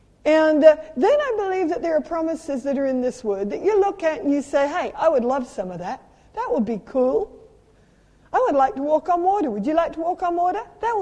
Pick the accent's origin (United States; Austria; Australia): Australia; My heart is in England. Some ancestry is in New Zealand. I'm an Australian.